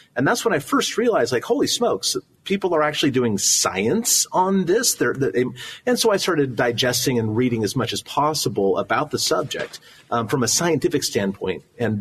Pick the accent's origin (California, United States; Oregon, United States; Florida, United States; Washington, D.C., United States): California, United States; Long Beach; I grew up in Long Beach, California.